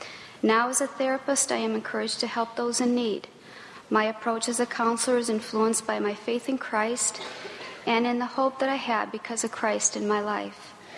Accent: Brazil; The experiences I had growing up in Brazil made me sensitive to others that are different than me.

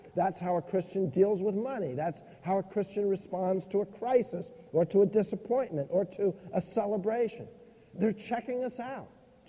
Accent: Minnesota, United States; Come on, I'm a Minnesotan. And we don't do things like that. That's just not part of our culture.

